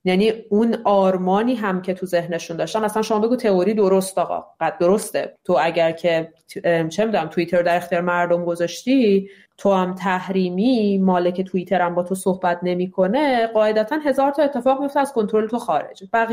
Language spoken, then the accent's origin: Persian; Iran; moved away as an adult; من تمام زندگیم رو تو ایران زندگی کردم، 4.5 سال که از ایران اومدم بیرون و الانم آدم 37-38 ساله‌ای هستم.